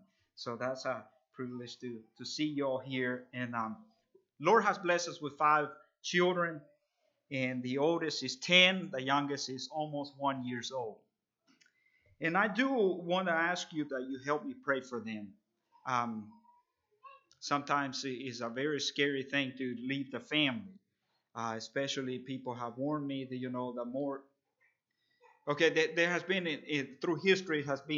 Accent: El Salvador; moved away as an adult; now in Dublin, Georgia, United States; I come from Dublin, Georgia. That's a far away place. But I was born and raised in El Salvador, and there with our Beachy Amish Mennonite Church. And I was 20 years old whenever I moved to Dublin, Georgia, and I've been there ever since. Been there almost 16 years now.

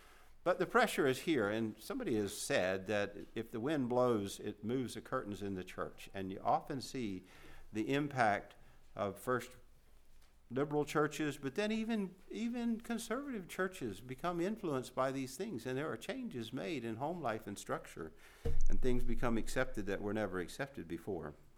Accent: Bible Belt, United States; And I know I grew up in the Bible Belt, but we knew one couple that was divorced and remarried.

